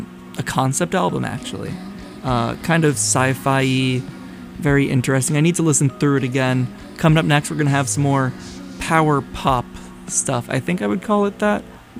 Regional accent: New York, United States; Growing up in New York, I know all about sitting in the traffic on the Tappan Zee.

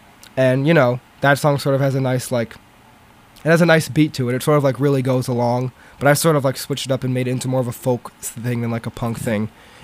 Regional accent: New York, United States; also born or lived in Toronto, Canada / Connecticut; I was born in Toronto, but I moved back to the States when I was like 2, and I've pretty much been living in the New York City area since then with my mom in Connecticut and my dad on Long Island.

